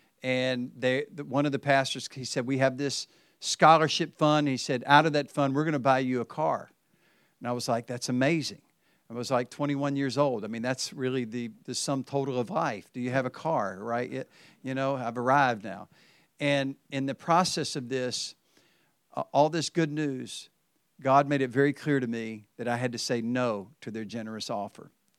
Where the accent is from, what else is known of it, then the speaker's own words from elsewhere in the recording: the South, United States; growing up in the South, we said, don't smoke, drink, or chew, or date any women who do.